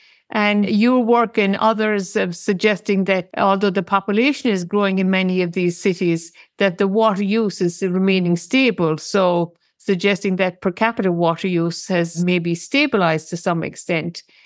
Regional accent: Ireland; I grew up in Ireland, and so we didn't have hot water all the time.

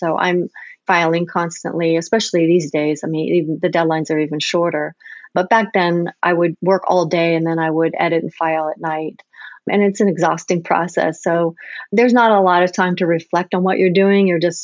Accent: United States; I also have a very clear understanding of what my role is, especially being an American photojournalist.

